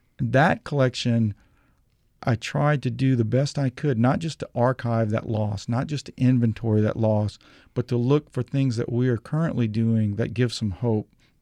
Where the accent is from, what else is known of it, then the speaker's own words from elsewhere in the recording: Louisiana, United States; I'm from South Louisiana, and you know, that Jarman quote about, because I'm from a place, I write with love about it.